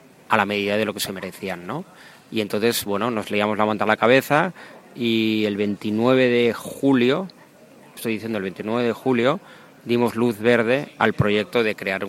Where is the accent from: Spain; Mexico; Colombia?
Spain; Sitges, Catalonia; soy sichetá, soy hijo de Sitges